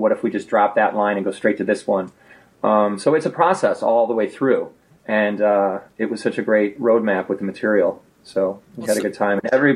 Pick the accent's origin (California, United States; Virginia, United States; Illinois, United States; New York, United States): Illinois, United States; Chicago; I got to go back to my hometown of Chicago to make my first film.